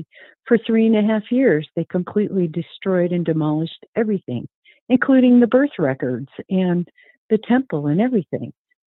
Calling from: Montana, United States; I'm calling from Montana.

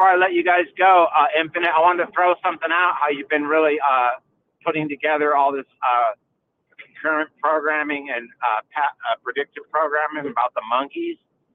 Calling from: Menifee, California, United States; from Menifee

